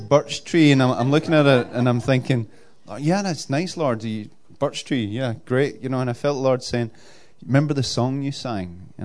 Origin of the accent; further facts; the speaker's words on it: Glasgow, Scotland, United Kingdom; I'm a Glaswegian. Look at the size of me